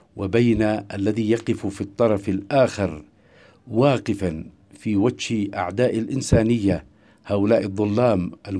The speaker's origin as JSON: {"language": "Arabic", "country": "Yemen"}